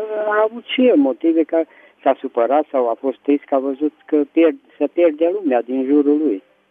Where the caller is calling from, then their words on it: Petroșani, Hunedoara County, Romania; din Petroșani.